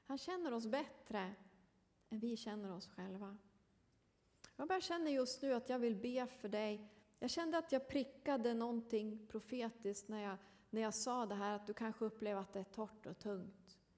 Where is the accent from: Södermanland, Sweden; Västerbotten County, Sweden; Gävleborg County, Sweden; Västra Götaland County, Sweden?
Gävleborg County, Sweden; Söderhamn; jag kommer från Hälsingland, ni kanske hörde på dialekten. Så jag kommer från ett samhälle som heter Söderhamn, som ligger 8 mil norr om Gävle.